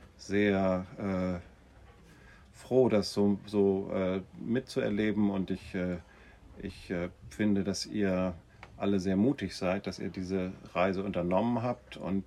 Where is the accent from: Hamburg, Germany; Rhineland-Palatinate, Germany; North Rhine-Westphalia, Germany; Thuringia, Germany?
Hamburg, Germany; born there; ich bin 65 Jahre alt, ich bin in Hamburg geboren.